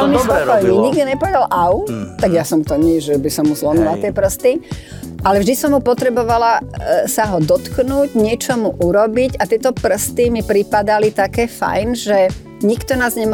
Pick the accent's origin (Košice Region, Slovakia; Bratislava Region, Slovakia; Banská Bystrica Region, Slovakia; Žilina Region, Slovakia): Bratislava Region, Slovakia; Modra; Naše mesto Modru nazývali, teda bolo to určené ako Bratislava Vidiek, čiže v rámci Bratislavy a predmestie Bratislavy.